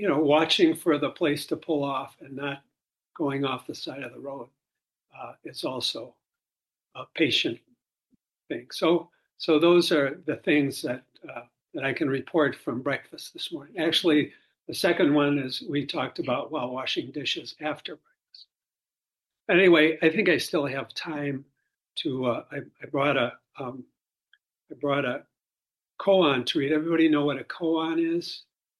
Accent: Milwaukee, Wisconsin, United States; And I'm here from Milwaukee. I've been here maybe 3 weeks, 4 weeks, something like that.

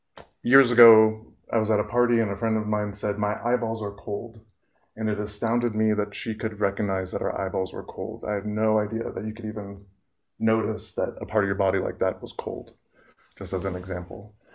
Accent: San Francisco, California, United States; born there; I was born in San Francisco. My father was from Iran and my mother was from Austria. My dad was Muslim, my mom is Catholic.

